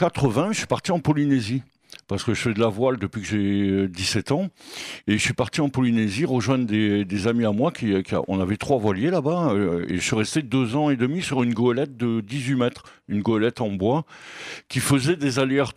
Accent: Rabat, Rabat-Salé-Kénitra, Morocco; born there; moi, à vrai dire, je suis né au Maroc, à Rabat

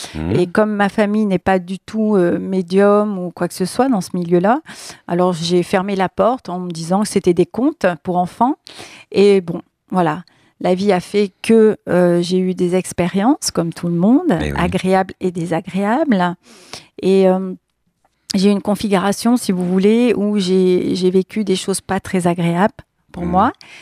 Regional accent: Grenoble, Auvergne-Rhône-Alpes, France; Donc, je viens de Grenoble. Mmh. Donc, je suis à Avignon

